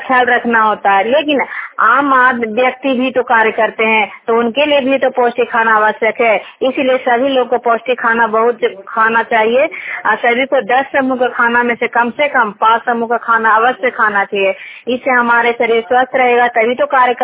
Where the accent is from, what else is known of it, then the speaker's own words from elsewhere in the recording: Nalanda, Bihar, India; मैं गंगता की हूँ, हरनौत ब्लॉक और जिला नालंदा का निवासी हूँ।